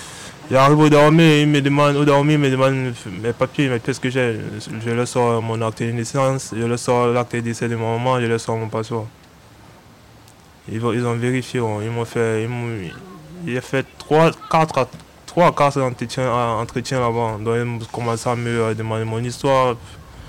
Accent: Cameroon; je lui ai dit, je suis camerounais, puis je n'ai pas de papier, mais comment je fais pour avoir minimum un papier qui prouve que je suis camerounais?

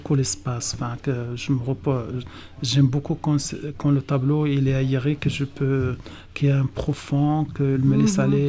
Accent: Morocco; Oui, c'est peut-être ça qui explique que je viens du Maroc. Enfin, les couleurs un peu chaudes d'un pays chaud.

